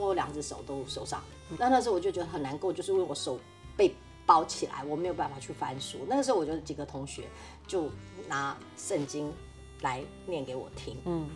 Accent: Taiwan; first language Taiwanese Hokkien; moved away as an adult; 我出生在一个非常联合国的一个家庭里面，所以呢，我的出生的母语就是两个，一个就是台语，一个就是日文。那这个两个语文对我来讲就是我的母语。

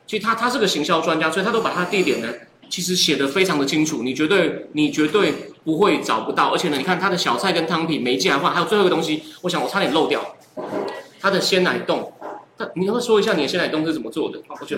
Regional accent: Taichung, Taiwan; 因为我其实是台中长大，可是这附近以前哦

